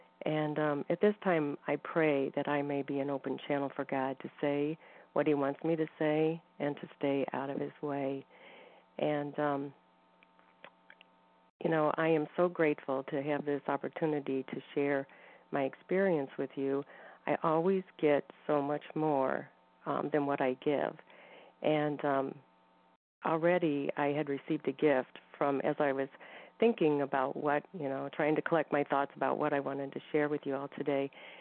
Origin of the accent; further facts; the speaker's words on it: Missouri, United States; I'm from Missouri